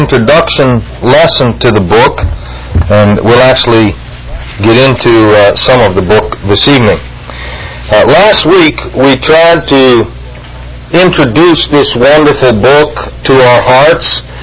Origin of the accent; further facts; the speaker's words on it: Waterbury, Connecticut, United States; When I was growing up in Waterbury, Connecticut